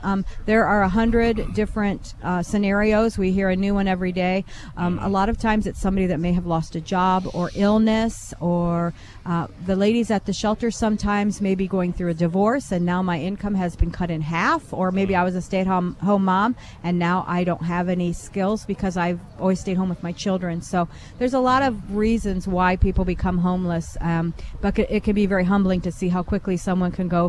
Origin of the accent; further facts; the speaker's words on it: North Baltimore, Ohio, United States; Yeah, I grew up in North Baltimore. So our hangout was really driving to Findlay to cruise the circuit. But I lived 3 miles out in the country when I grew up